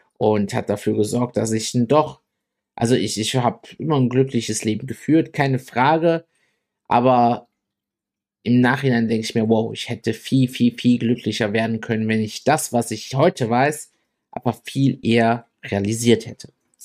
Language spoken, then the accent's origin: German; Germany; dadurch, dass ich aber hier aufgewachsen bin in Deutschland und hier zur Schule gegangen bin